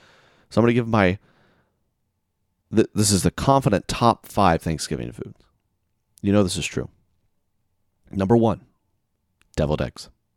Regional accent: the South, United States

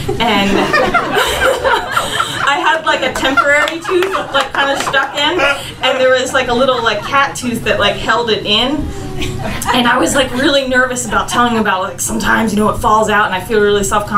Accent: Philadelphia, Pennsylvania, United States; I'm from Philly

